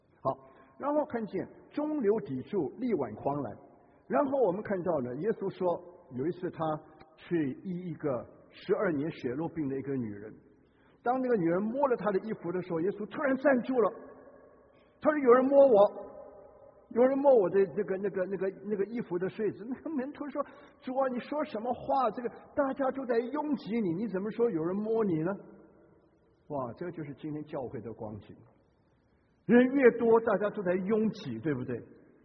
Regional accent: Guangdong, China; 我哋广东人唔系叫活该啊，叫咩啊？叫抵死啊！

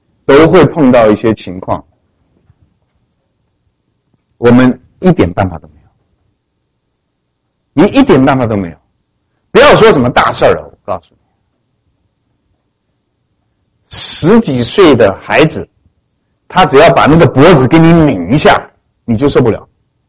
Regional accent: China; 我们中国人真有经验嘛，所以我们常常讲说牙疼不是病啊。

